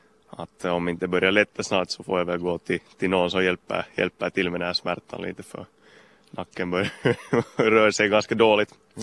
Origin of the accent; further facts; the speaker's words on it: Finland; eftersom jag är hemma från Finland